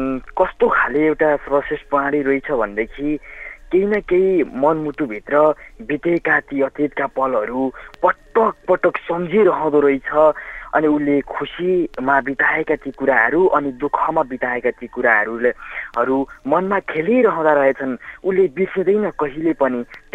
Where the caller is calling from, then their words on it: Chainpur, Koshi Province, Nepal; म यता पूर्वाञ्चल सङ्खुवा सभाको चैनपुरबाट